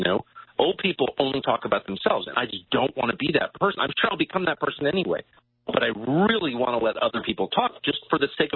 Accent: La Jolla, California, United States; also born or lived in Georgetown; I mean, I grew up in La Jolla, California, and Georgetown in a, you know, affluent family or whatever. But I have a very much a working man mentality about work.

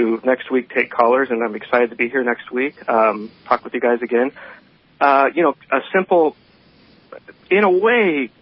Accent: Red Bluff, California, United States; I certainly saw that growing up in Red Bluff. It was much more white in the 90s.

